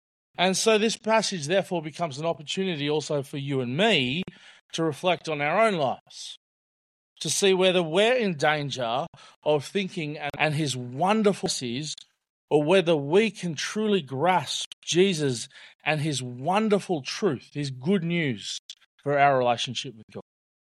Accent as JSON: {"language": "English", "region": "New South Wales", "country": "Australia", "tie": "born or raised there", "said": "So I grew up in New South Wales."}